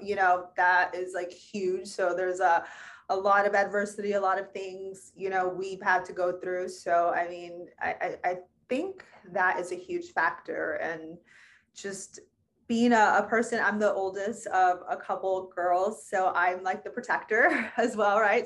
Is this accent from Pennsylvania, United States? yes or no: no; New York, United States; being a New Yorker, it doesn't faze you.